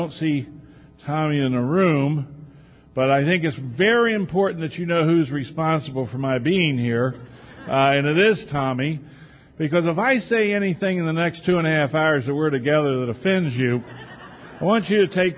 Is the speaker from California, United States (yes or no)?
no; Hagerstown, Maryland, United States; I'm from Hagerstown, Maryland, and I am a member of the cleverly named Hagerstown Group of Alcoholics Anonymous.